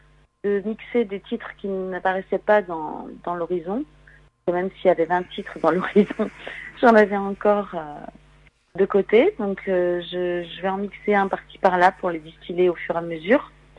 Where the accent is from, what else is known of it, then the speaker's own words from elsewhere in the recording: Nantes, Pays de la Loire, France; un autre chez moi à Nantes